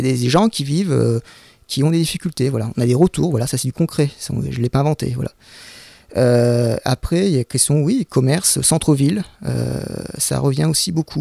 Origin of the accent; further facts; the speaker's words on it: Arras, Hauts-de-France, France; Moi, je suis natif d'Arras, hein